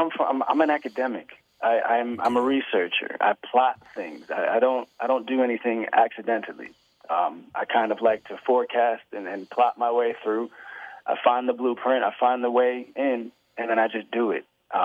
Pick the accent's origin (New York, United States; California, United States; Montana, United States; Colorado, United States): New York, United States; So I grew up, I'm from Long Island, New York.